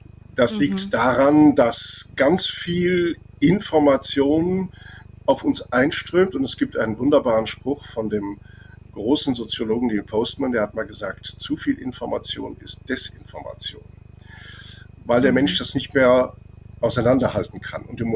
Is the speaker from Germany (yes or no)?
yes; Andernach, Rhineland-Palatinate, Germany; ich komme aus Andernach, da gibt es den Kranenberg.